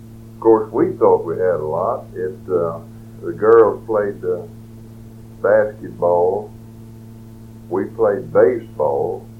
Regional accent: Yoakum, Texas, United States; born there; I was born in Yoakum, Texas, August the 30th, 1903.

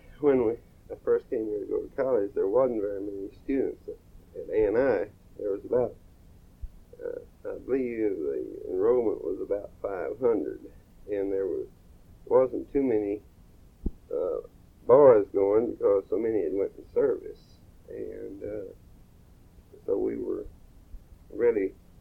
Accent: San Antonio, Texas, United States; No, I was born in San Antonio.

